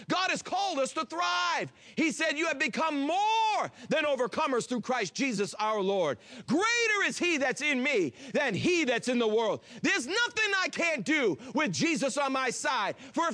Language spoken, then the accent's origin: English; Massachusetts, United States; Now, I'm not from here. I came here from the Boston region.